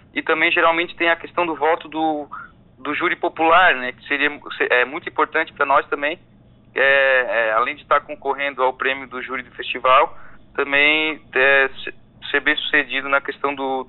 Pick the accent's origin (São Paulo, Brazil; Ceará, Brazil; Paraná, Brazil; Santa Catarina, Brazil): Santa Catarina, Brazil; Urussanga; aqui em Uruçanga também, minha terra, né